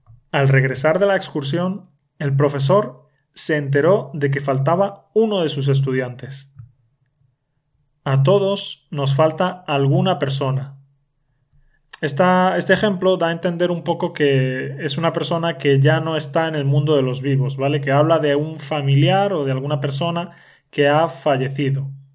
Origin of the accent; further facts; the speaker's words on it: Spain; Ese nativo soy yo … Y ya sabéis que soy nativo de España